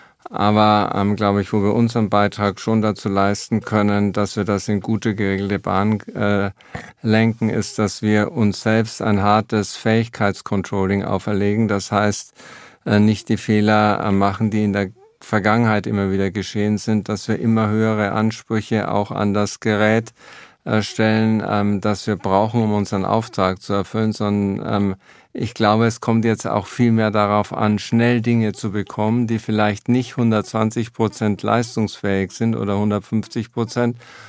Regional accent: Bavaria, Germany; Ich bin in der Nähe von Grafenwöhr aufgewachsen, das stimmt

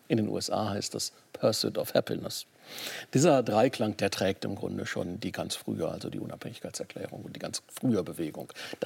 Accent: North Rhine-Westphalia, Germany

